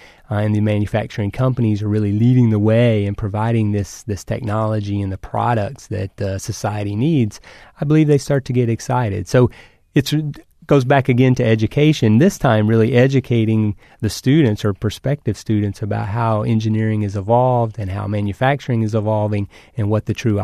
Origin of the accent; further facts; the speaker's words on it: Arkansas, United States; moved away as an adult; also born or lived in Georgia / Texas; I was born and raised in Arkansas and spent some time in Georgia in graduate school and then moved on to Texas.